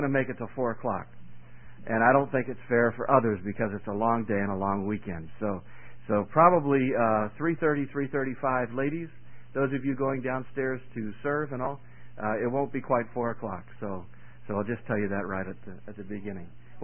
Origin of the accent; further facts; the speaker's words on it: Pennsylvania, United States; I heard on the CB radio an accident on the Pennsylvania Turnpike, and I was in my old home state, and so I knew that I could detour around.